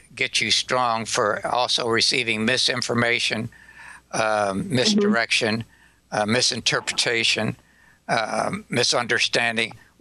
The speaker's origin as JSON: {"language": "English", "region": "Texas", "country": "United States", "tie": "born or raised there", "said": "I grew up in West Texas, Southern Baptist and Southern Methodist."}